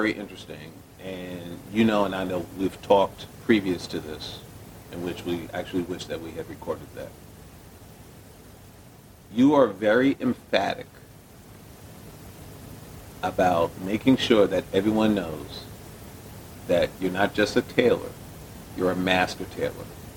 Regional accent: Brooklyn, New York, United States; It's funny because when I came here from Brooklyn, New York, they stamped my visa to come to Hoboken.

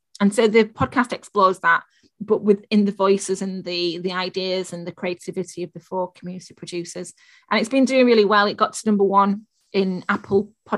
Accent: Sheffield, Yorkshire and the Humber, United Kingdom; apart from my hometown of Sheffield, I couldn't see myself being anywhere else, really.

